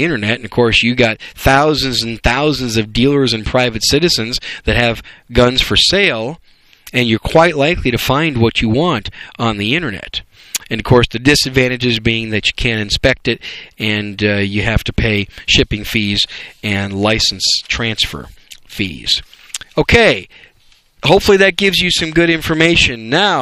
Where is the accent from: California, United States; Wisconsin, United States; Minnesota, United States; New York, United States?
Wisconsin, United States; Senator Feingold in Wisconsin, which is really my home state of Wisconsin.